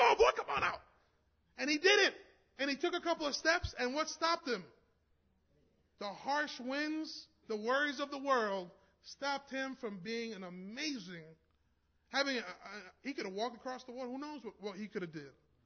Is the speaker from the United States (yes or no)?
yes; New York, United States; I said, you know, I'm from New York, so maybe I'll become a Giants fan.